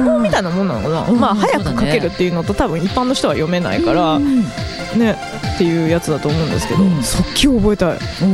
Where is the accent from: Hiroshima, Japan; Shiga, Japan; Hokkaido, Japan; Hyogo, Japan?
Shiga, Japan; 1月16日生まれの実は関西滋賀県育ちの